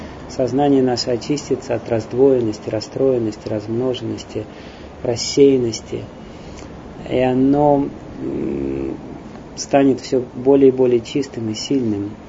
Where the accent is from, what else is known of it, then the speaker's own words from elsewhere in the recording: Russia; Я сказал, что я из России